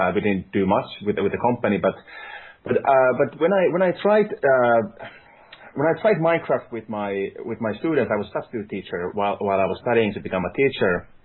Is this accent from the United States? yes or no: no; Finland; I'm from Finland